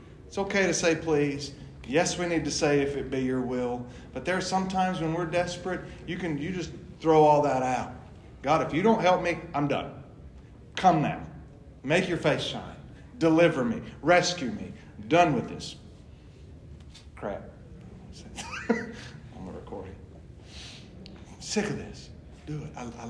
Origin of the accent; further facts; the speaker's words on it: Alabama, United States; Me growing up in North Alabama, I always want to see him say please.